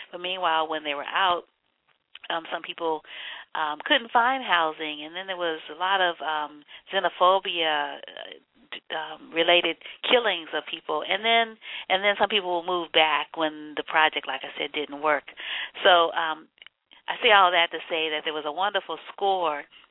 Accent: New Orleans, Louisiana, United States; you just really represent my hometown, New Orleans, you know, and all of its different

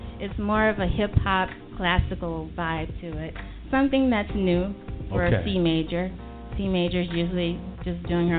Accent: Mississippi, United States; now in New York, United States; I'm originally from down south, where there's a lot of drama. in Mississippi.

